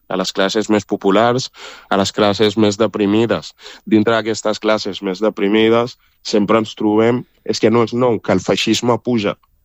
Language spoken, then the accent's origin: Catalan; Catalonia, Spain; Jo he crescut en aquesta terra des dels 6 anys que vaig a l'escola, a places del meu poble.